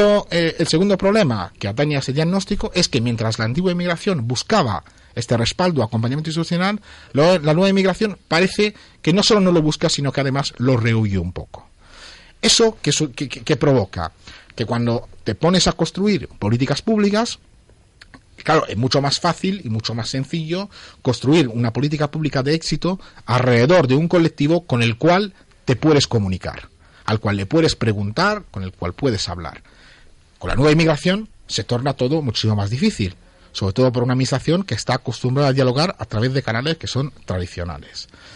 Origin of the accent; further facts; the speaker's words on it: Italy; Spanish is a second language; moved away as an adult; now in Spain; yo soy un italiano que lleva 10 años viviendo en España y mi familia sigue viviendo en Italia.